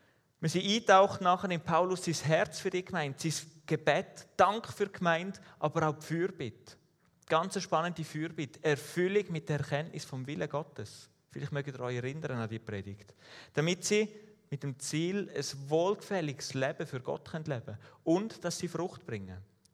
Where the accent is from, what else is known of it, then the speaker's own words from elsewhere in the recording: Switzerland; Ich habe es angetönt, als Schweizer denken wir wahrscheinlich die meisten ja, ich muss doch gar nicht in so einem Brief erwähnt werden.